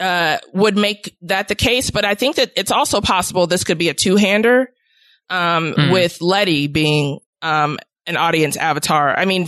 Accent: Chicago, Illinois, United States; I'm from the South Side of Chicago. I still live on the South Side of Chicago.

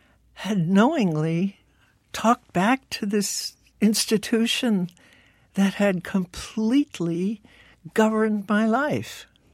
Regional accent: Philadelphia, Pennsylvania, United States; born there; I don't know where I was born in Philadelphia.

